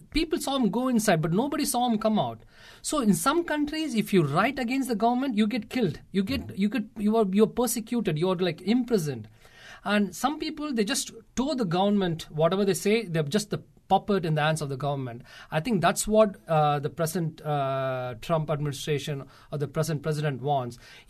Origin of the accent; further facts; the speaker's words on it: South India, India; because I come from a country where I'm from India, and I'm from the southern part of India, where every political leader has a television channel.